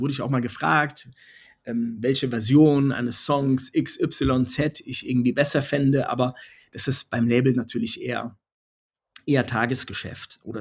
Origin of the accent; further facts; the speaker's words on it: Frankfurt, Hesse, Germany; wir sind ja beide aus Frankfurt